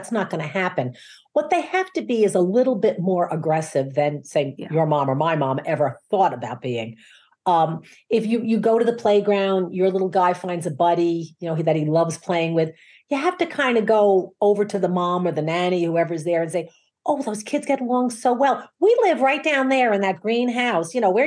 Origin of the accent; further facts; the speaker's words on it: New York City, New York, United States; When you and I were kids, and I grew up in New York City.